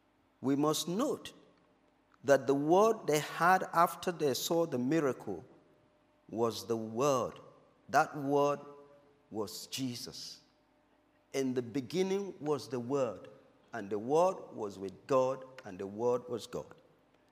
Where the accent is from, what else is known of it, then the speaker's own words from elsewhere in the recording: Jos, Plateau, Nigeria; born there; I was born in Jos, Northern Nigeria